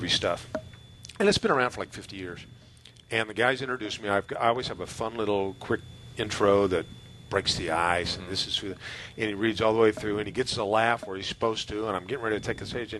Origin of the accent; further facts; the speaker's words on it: Kansas City, United States; But the worst one ever was back in my hometown. I was in Kansas City like 10 years ago